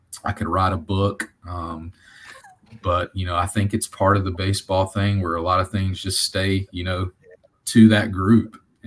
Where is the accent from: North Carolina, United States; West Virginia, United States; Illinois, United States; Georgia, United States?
North Carolina, United States; I was always a Michael Jordan fan growing up in North Carolina.